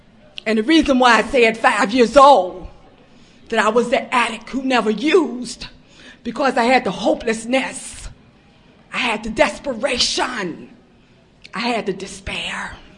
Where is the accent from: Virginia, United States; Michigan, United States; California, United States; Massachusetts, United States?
Virginia, United States; I'm from the Rappahannock area. That's new. I'm in Spotsylvania, Virginia.